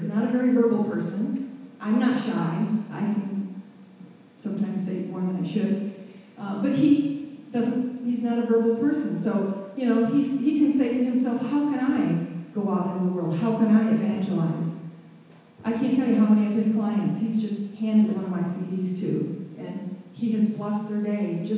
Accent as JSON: {"language": "English", "town": "Danville", "region": "Michigan", "country": "United States", "said": "I'm from Danville."}